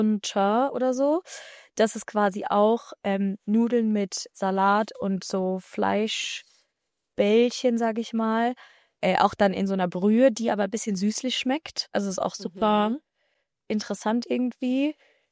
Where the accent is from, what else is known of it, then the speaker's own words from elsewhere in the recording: Düsseldorf, North Rhine-Westphalia, Germany; Ich, so, ich komme aus